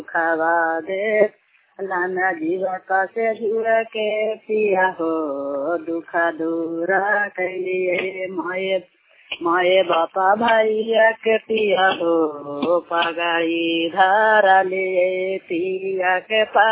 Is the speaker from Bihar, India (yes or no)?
yes; Jamama, Bihar, India; मैं ग्राम जमामा का रहने वाला हूँ, प्रखंड एकांगतराय जिला नालंदा।